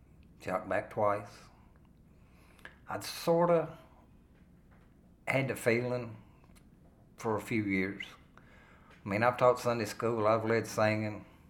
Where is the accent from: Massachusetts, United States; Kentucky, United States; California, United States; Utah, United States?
Kentucky, United States; Munfordville; Well, I'm from Mumfordville, Kentucky.